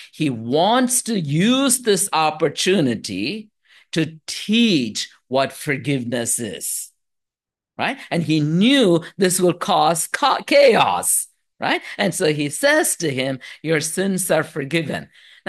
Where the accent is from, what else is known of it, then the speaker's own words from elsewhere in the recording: India; we used to carry water from the well when I was growing up in India.